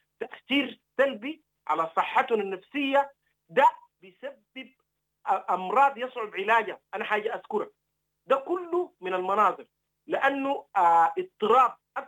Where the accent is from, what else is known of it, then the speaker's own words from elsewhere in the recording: Sudan; أنا كمواطن سوداني.